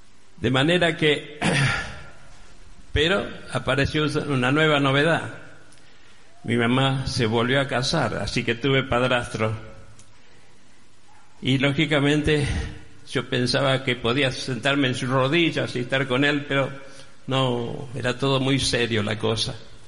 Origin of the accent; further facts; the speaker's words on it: Verónica, Buenos Aires Province, Argentina; allí donde mi pueblo era Verónica, en la provincia de Buenos Aires